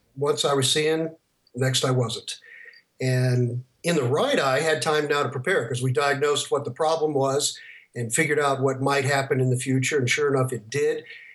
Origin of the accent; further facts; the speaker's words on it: Lexington, Kentucky, United States; I'm from Lexington, Kentucky.